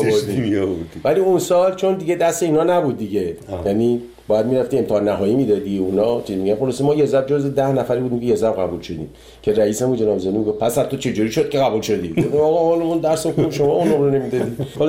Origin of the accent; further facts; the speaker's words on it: Iran; moved away; 30 سال 30 خورده سال که از ایران من اومدم بیرون